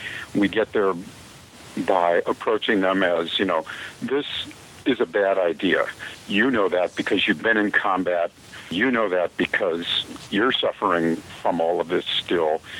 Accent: Minneapolis, Minnesota, United States; maybe I was in a bubble in my hometown in Minneapolis, Minnesota, but we never had that issue.

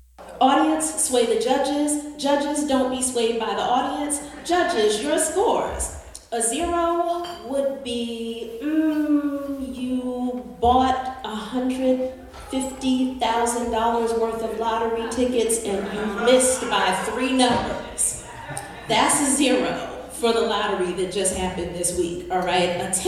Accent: East Orange, New Jersey, United States; also born or lived in Brooklyn, New York; I grew up in East Orange. Yes, holler. Okay. I'm originally from Brooklyn, though. Don't ever get that twisted.

